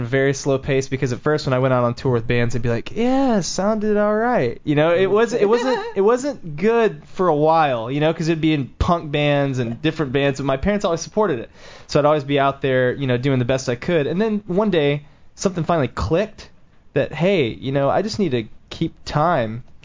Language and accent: English; Nashville, Tennessee, United States; So I grew up in Nashville, going to writing sessions with him when I was little